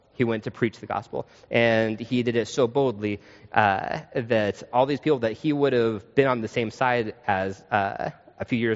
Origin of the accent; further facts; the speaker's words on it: Tucson, Arizona, United States; If you want to use a cowboy metaphor, which I'm from Tucson, I love cowboy metaphors.